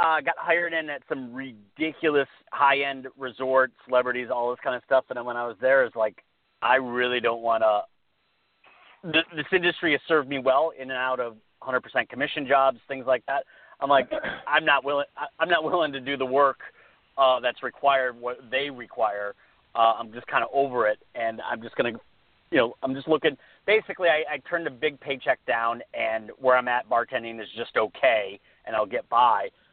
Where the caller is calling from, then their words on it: California, United States; I am in California.